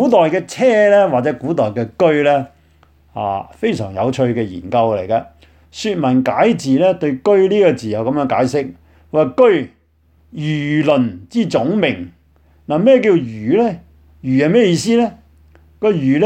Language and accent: Cantonese; Guangdong, China; 我想起我们广东人有一句说话叫做倾偈，